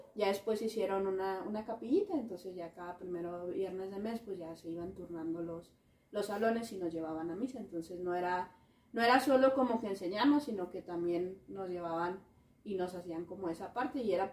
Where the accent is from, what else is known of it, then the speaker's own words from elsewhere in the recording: Durango, Mexico; born there; now in Chihuahua, Mexico; mi familia vivimos en Chihuahua, pero mi mamá es de Durango, entonces nosotros normalmente, bueno, todos nacimos allá en Durango, mis hermanos y yo. Entonces en vacaciones siempre nos íbamos en Durango.